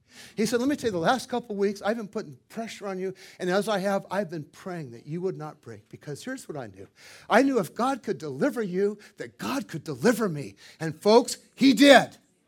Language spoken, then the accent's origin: English; San Diego, California, United States; When I grew up in Point Loma as a kid, I knew every person, every family on my block, and most of them on the blocks around me.